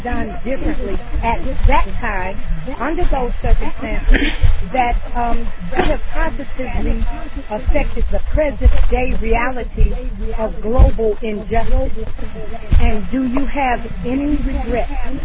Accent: Chicago, Illinois, United States; Thank you. … I'm from Chicago, Illinois.

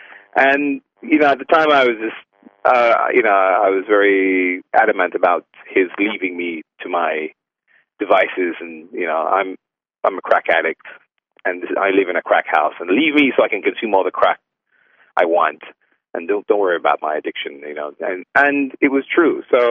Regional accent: Jamaica; now in Japan; because I'm coming from Jamaica, where women are quite aggressive and assertive and strong.

